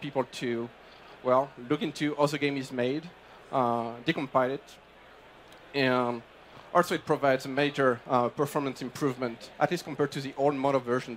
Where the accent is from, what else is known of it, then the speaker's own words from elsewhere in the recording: France; accent: French; Does this have a problem with my French accent?